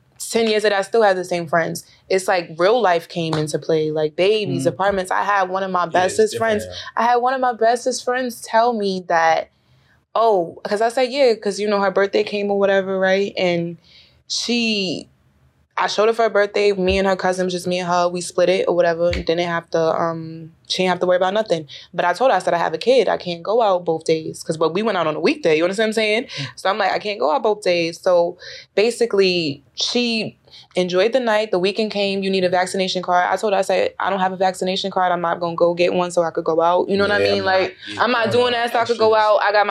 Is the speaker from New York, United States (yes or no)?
yes; Queens, New York, United States; And then I'm from Queens, so I'm moving back in Queens.